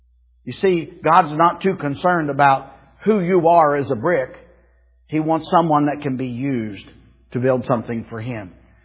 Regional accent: Ironton, United States; I'm from Ironton.

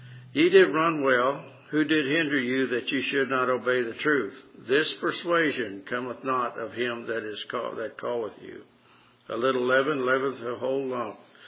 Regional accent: Martinsburg, West Virginia, United States; I grew up in Martinsburg, and from the time I was a little kid to, till I was grown, my mom, we walked to church.

